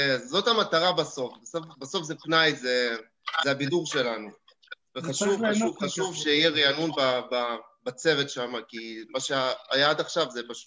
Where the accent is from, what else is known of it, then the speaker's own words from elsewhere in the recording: Kiryat Ata, Haifa District, Israel; now in Canada; אני בן 32, אני נשוי פלוס ילדה. במקור אני מקריית אתא. אני חי כאן בקנדה בערך 3.5-4 שנים, מ-2017.